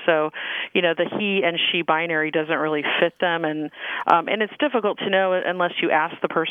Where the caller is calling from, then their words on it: San Diego, California, United States; I'm calling from San Diego.